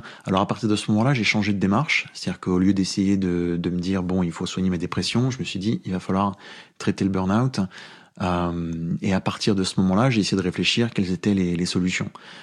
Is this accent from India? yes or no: no; France; accent: franchouillard; Donc c'était entre mon accent franchouillard et puis ça c'était.